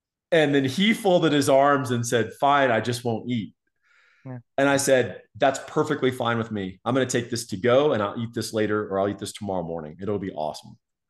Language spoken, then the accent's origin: English; Texas, United States; And the guy goes, where are you from? And I said, Texas.